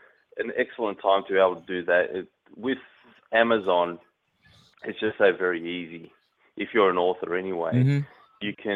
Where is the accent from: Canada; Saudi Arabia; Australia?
Australia; accent: Australian; I'm Australian-based. Obviously, you can tell by the accent.